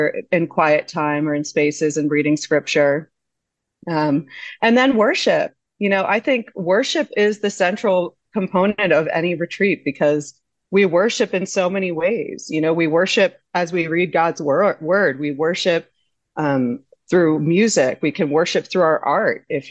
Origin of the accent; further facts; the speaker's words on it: United States; accent: American; which I'll be pronouncing that in my horrible as an American, in my American accent